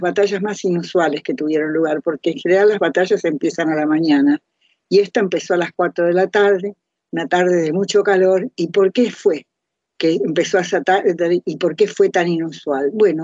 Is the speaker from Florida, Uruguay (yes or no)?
no; Rivera, Uruguay; es un amigo nuestro de hace muchísimos años, de ahí de los lejanos años de mi pueblito en Rivera